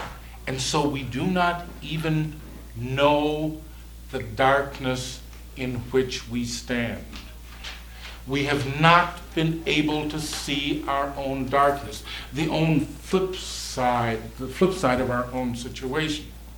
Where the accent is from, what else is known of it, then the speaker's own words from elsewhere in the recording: Mauston, Wisconsin, United States; born there; also born or lived in Denver; I work in Dubuque, Iowa. I was born in Mauston, Wisconsin. I spent the last 5 years of my life in Denver, Colorado.